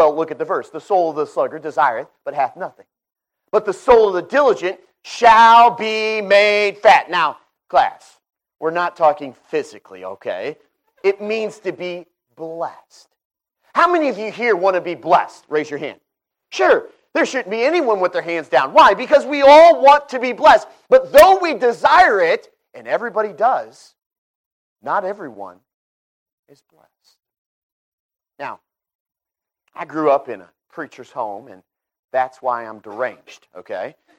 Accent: Indiana, United States; we're from Northwest Indiana, Chicago area. I grew up, and amen, I'm a Cubs fan

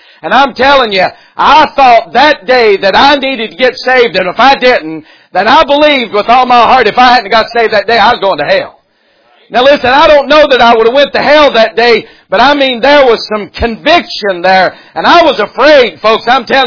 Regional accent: North Carolina, United States; now I may have butchered that, I'm from North Carolina in the mountains, so I may have messed that one up bad

